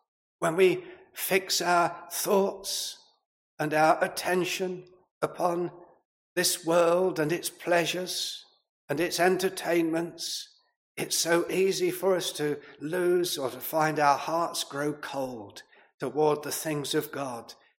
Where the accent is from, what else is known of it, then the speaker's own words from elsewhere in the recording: United Kingdom; it doesn't come easy to us as stiff British people. We are not exuberant by nature